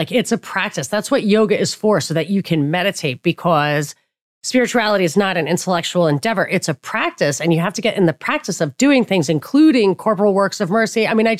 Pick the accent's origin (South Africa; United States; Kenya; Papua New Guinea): Papua New Guinea; I grew up in Papua New Guinea.